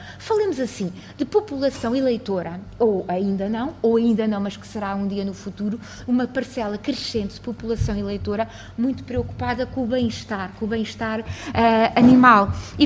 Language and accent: Portuguese; Castelo Branco, Portugal; Por exemplo, Castelo Branco, de onde eu sou proveniente